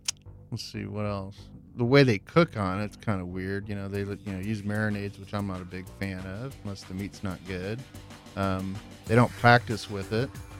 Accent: Texas, United States; Well, you know, I'm from Brazos County, Texas.

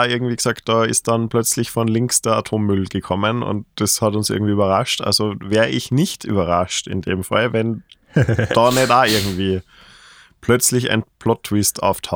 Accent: Salzburg, Austria; born there; Ich meine, als gebürtiger Salzburger ist man ja aufgewachsen mit dem Tod des alten reichen Mannes, nicht?

